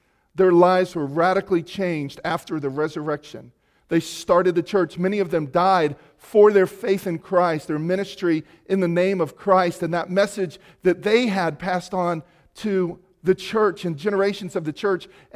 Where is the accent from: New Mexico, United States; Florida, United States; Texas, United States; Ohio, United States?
Florida, United States; A 19-year-old boy growing up in Central Florida, wondering what was going on, what the direction of my life would take.